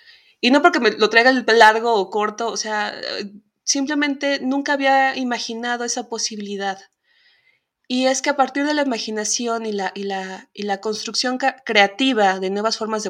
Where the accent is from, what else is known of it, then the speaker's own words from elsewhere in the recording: Mexico; Yo como mujer mexicana